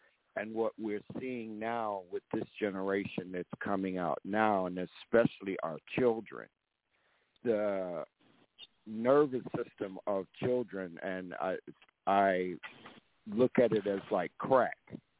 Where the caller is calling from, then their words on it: Georgia, United States; I'm calling you from the stolen lands of the I'm sitting here on the stolen lands of the Muscogee Creek Nation in Georgia.